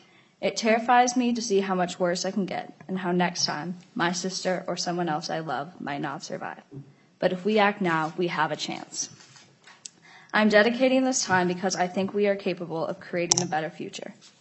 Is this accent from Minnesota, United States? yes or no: yes; Shoreview, Minnesota, United States; I'm 15, and I'm from Shoreview, Minnesota.